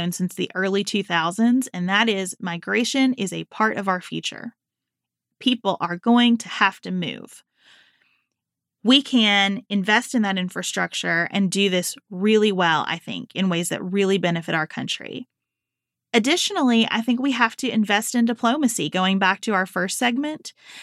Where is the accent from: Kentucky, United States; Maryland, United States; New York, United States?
Kentucky, United States; I grew up in Western Kentucky. It has taken me over a decade to feel like I live in Northern Kentucky for real, because I didn't go to high school here